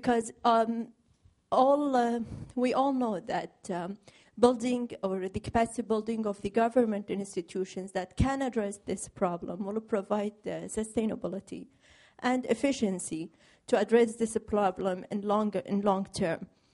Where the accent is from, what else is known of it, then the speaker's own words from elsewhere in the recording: Iraq; I'm from Fletcher School of Law and Diplomacy, and I'm Iraqi.